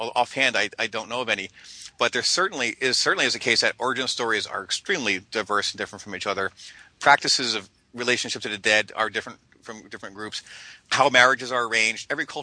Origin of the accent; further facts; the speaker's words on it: United States; As an American and someone who also, by the way, was exposed to Native American archaeology long before I did any work in Africa